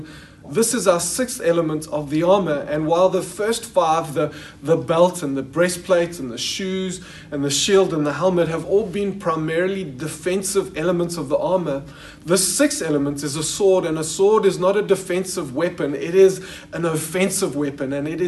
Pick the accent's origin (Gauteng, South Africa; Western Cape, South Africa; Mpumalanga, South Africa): Gauteng, South Africa; Johannesburg; And so I grew up in Joburg. I went to JP Boys.